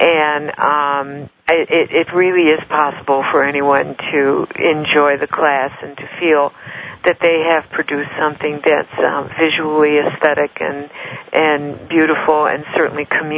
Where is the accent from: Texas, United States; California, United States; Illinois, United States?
Illinois, United States; Highland Park; also born or lived in Chicago; I am from the Chicago area, Highland Park, Illinois, which is just about half an hour due north of Chicago, although I was born in the city proper.